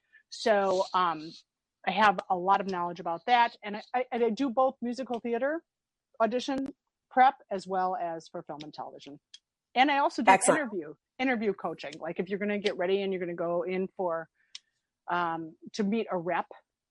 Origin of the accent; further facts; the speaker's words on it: Midwest, United States; And because I'm from the Midwest, I was wearing a jean dress that had these snap buttons all the way down.